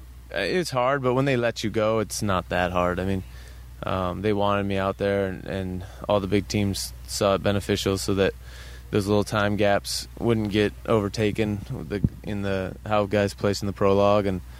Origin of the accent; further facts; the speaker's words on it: California, United States; And I'm from the Bay Area, so it was just good all around for me and our team.